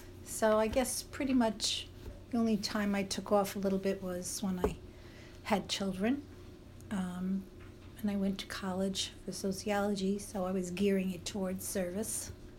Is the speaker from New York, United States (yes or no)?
yes; Bronx, New York, United States; I grew up in the Bronx in a three-room apartment. Fifth floor, or some people say sixth floor walk-up. And in a very mixed, it wasn't an Irish community, it was a mixed community of mainly Jewish and Italian. We were the odd people out.